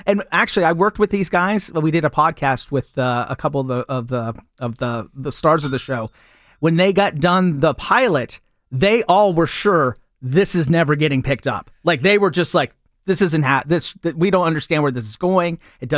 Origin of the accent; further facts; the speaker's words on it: Maryland, United States; I'm from Maryland. I love the Ravens and crab cakes.